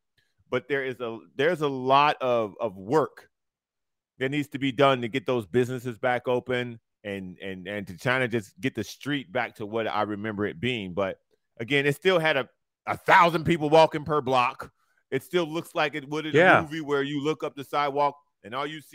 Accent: Chicago, Illinois, United States; But I love Chicago. Chicago is my hometown.

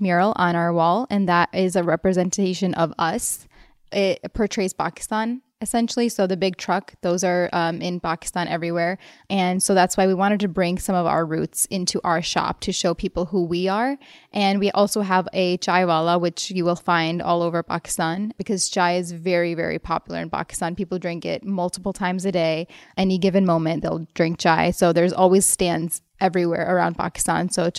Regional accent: Waterbury, Connecticut, United States; also born or lived in New York; We moved to New York and then we moved to Connecticut, Waterbury.

